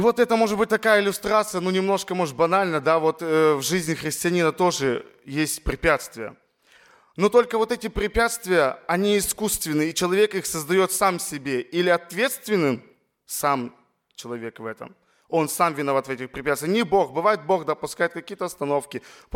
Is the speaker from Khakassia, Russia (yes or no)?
yes; Abakan, Khakassia, Russia; Откуда я? Я сам из Абакана. Это столица Республики Хакасия. Ее еще называют Солнечная Хакасия.